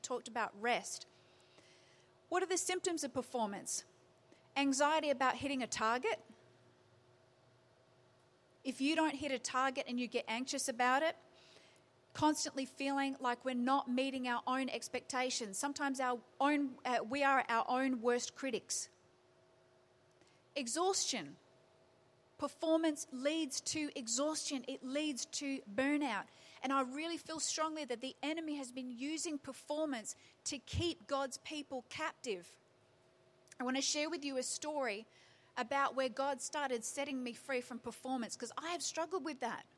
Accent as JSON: {"language": "English", "town": "Perth", "region": "Western Australia", "country": "Australia", "tie": "born or raised there", "said": "And I thought Perth was hot. I grew up in Perth."}